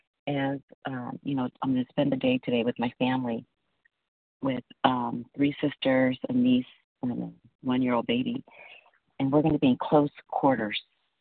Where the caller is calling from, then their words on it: California, United States; California.